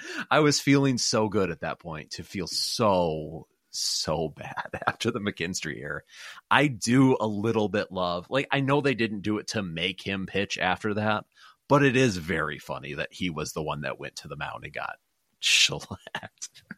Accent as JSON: {"language": "English", "town": "Traverse City", "region": "Michigan", "country": "United States", "tie": "born or raised there", "said": "I remember as a high schooler, I grew up in Traverse City."}